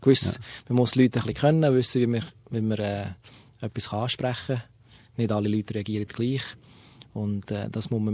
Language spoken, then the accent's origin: German; Emmen, Lucerne, Switzerland; also born or lived in Zug; Ich komme ursprünglich von Luzern. Vom Namen her, ursprünglich, also meine Eltern sind Tessiner, von dem das Italienische. Aber aufgewachsen bin ich im Kanton Luzern, in Emmen, um genau zu sein. Und die letzten paar Jahre habe ich im Kanton Zug gewohnt.